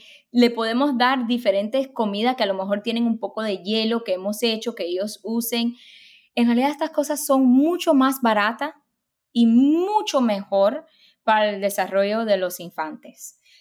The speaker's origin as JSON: {"language": "Spanish", "country": "Cuba", "said": "Yo soy cubana y yo sé que nosotros los latinos"}